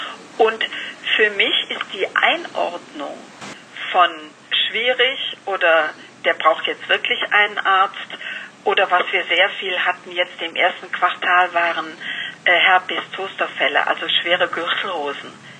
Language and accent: German; North Rhine-Westphalia, Germany; ich bin Rheinländer.